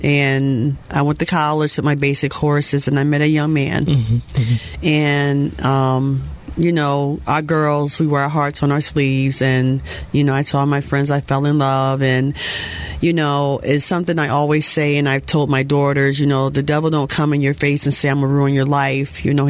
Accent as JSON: {"language": "English", "region": "Connecticut", "country": "United States", "tie": "born or raised there", "said": "Well, I grew up in Connecticut up north, and my father was an alcoholic"}